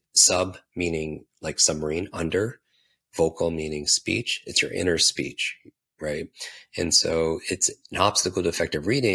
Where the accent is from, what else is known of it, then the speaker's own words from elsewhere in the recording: New York, United States; I can't because I'm from New York.